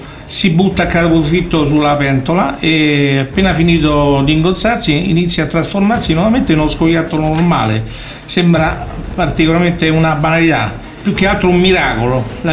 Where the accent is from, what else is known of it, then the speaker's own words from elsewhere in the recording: Sydney, New South Wales, Australia; Noi siamo di Sydney, però naturalmente si sente un po' l'accento.